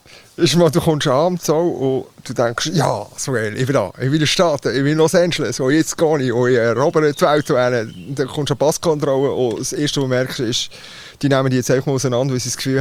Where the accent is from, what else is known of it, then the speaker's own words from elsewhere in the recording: Switzerland; Ich komme aus der Schweiz, Mann.